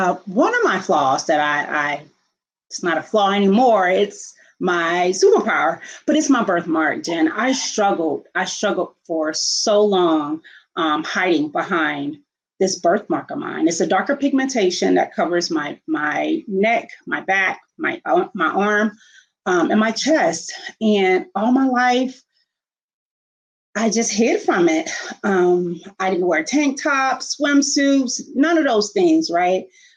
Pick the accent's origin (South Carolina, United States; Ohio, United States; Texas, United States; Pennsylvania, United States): South Carolina, United States; Myrtle Beach; also born or lived in Tampa; I am a life coach. I am originally from Tampa, Florida, but grew up in South Carolina, Myrtle Beach, South Carolina.